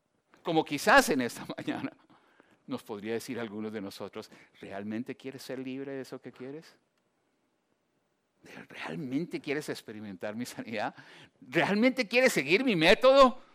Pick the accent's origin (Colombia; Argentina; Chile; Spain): Colombia; Hace algunos años yo asistí a un grupo de universitarios en mi país, en Colombia